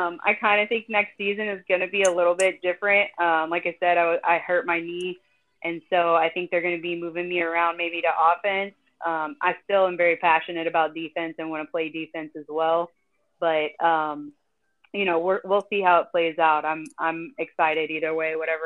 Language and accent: English; Texas, United States; So I, you know, I grew up in West Texas, in a very rural area.